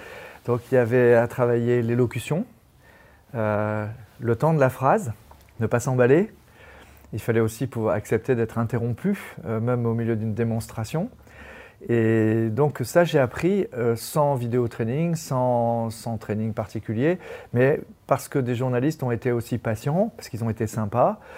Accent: Landerneau, Brittany, France; born there; Je suis né à Landerneau, Finistère Nord.

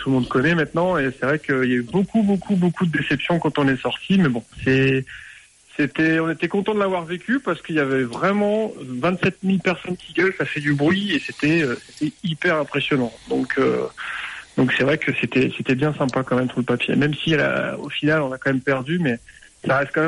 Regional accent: Lille, Hauts-de-France, France; Ouais, je suis de Lille.

